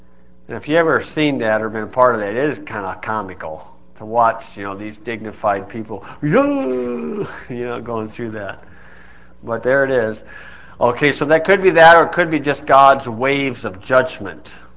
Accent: Indiana, United States; I said I was from Indiana.

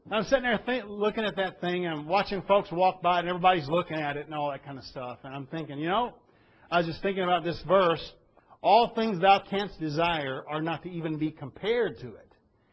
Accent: United States; Now, folks, I've lived as an American my whole life. I've lived around Americans my whole life.

